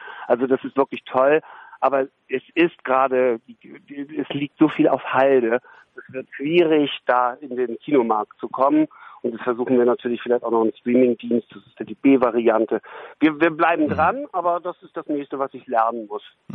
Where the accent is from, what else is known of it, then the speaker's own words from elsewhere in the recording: Berlin, Germany; Wir haben es natürlich in Berlin spielen lassen, weil wir sind Berliner.